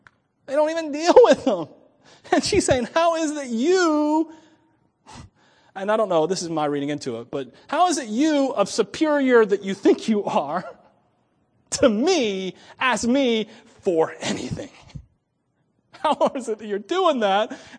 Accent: Miami, Florida, United States; This was a foreign, I was from Miami, Florida, where there was, you couldn't have sections in Miami, Florida, or there'd be nowhere for you to live.

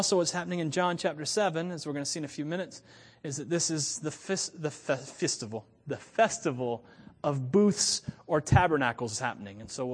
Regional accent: Wauchula, Florida, United States; I'm from Wauchula, Florida, where the biggest thing that they do, or the biggest thing to come out of Wauchula besides orange groves and oranges, is the story of Jesus

